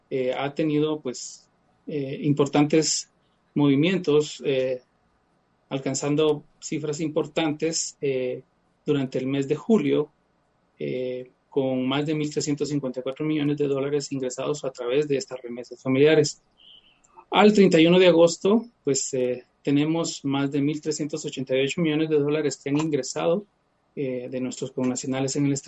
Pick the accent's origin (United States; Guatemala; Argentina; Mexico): Guatemala; nosotros como guatemaltecos y centroamericanos